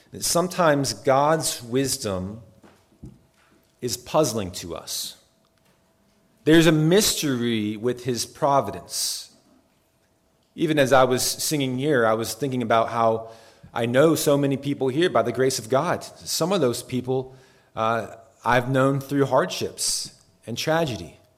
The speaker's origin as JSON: {"language": "English", "town": "Raleigh", "region": "North Carolina", "country": "United States", "tie": "born or raised there", "said": "A little bit about me, I grew up in the Raleigh area, and friends started taking me to church when I was 15 or 14."}